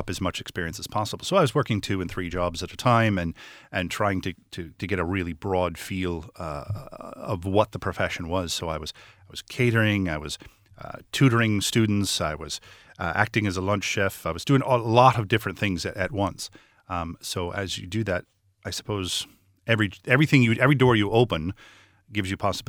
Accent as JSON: {"language": "English", "region": "Michigan", "country": "United States", "tie": "born or raised there", "said": "When I was young, I grew up in Michigan in America, in a very, I say, a homogenous town in a very white bread time."}